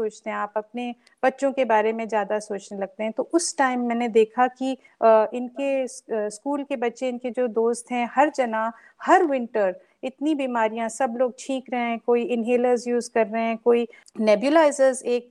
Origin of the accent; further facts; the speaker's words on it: Delhi, India; also born or lived in Mumbai / Meerut; क्योंकि मैं दिल्ली में ही पैदा पली बड़ी हुई, ज्यादातर मेरे फादर गवर्नमेंट में थे, तो दिल्ली बॉम्बे मेरठ और ज्यादातर इन्हीं सिटीज में हम बड़े हुए।